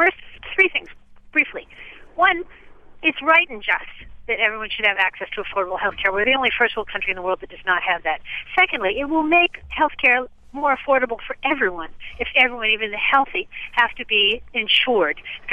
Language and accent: English; Wellesley, Massachusetts, United States; now in Phoenix, United States; No, I grew up in Wellesley, but I live now in Phoenix.